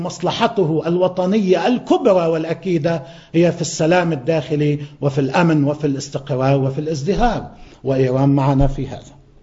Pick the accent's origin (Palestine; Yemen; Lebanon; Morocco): Lebanon